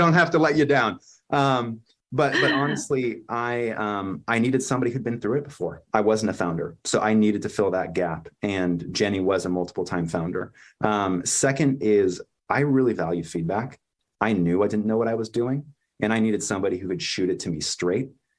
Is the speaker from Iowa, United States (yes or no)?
no; Bay Area, California, United States; I grew up in the Bay Area. So I thought I had a leg up and I got a rude awakening.